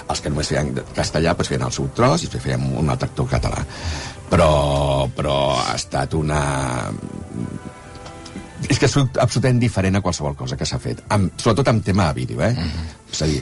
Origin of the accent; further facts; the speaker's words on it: Barcelona, Catalonia, Spain; jo soc de català de Barcelona, però tenia molts amics castellans